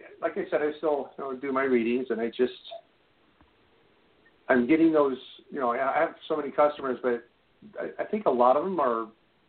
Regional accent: Iowa, United States; a lot of the Amish people that I knew growing up in Iowa, you know, in my part of Iowa, you know, they're very well off.

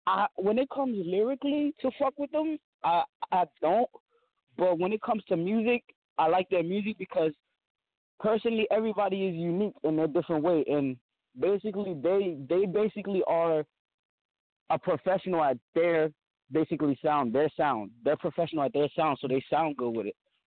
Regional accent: Lebanon, Pennsylvania, United States; Right now, I'm from Lebanon, PA. Lebanon, Pennsylvania, you know. Not really a big city.

